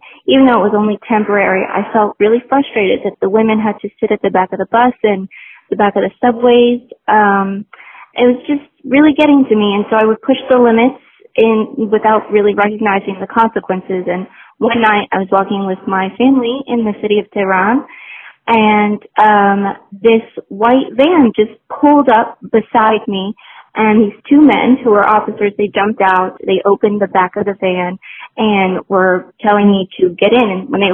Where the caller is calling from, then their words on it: London, United Kingdom; I'm calling from London.